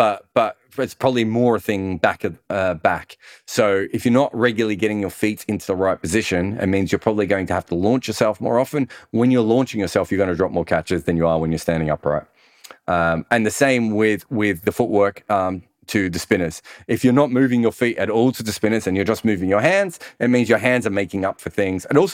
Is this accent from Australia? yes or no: yes; Melbourne, Victoria, Australia; And part of this is where I grew up in Melbourne.